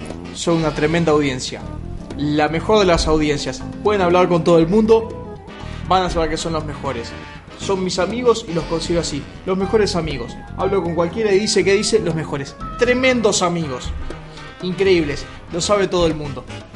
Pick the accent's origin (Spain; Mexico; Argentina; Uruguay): Uruguay; Montevideo; Yo soy uruguayo, vengo de Montevideo.